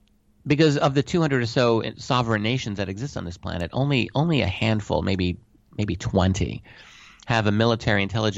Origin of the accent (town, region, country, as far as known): United States